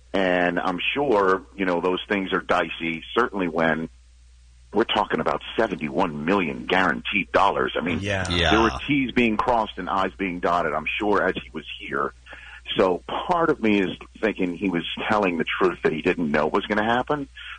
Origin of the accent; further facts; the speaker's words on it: New York, United States; Well, here's a scoop, is that I'm born and raised in New York, mm-hmm. and I went to the University of Michigan